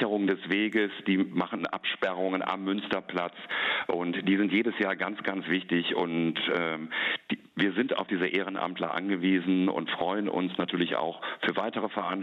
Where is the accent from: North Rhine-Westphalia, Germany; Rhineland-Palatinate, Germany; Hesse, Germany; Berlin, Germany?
North Rhine-Westphalia, Germany; Solingen; now in Bonn, Germany; Also ich kann mich noch wirklich an meine Kindheit erinnern, wo ich beim St. Martinszug in meiner Heimatstadt Solingen mitgelaufen bin.